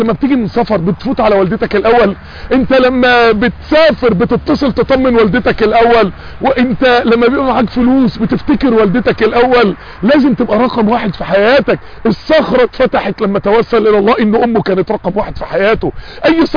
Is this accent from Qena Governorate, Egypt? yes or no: no; Mansoura, Dakahlia, Egypt; وانا من المنصورة